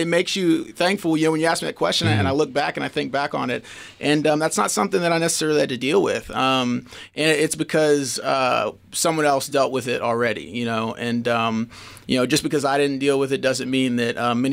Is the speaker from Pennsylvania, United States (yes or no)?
no; Midland, Texas, United States; I love my hometown of Midland. I love just the area in general of West Texas. You know, that's it's where I lived, you know, my whole life before, you know, I left and moved to Pittsburgh.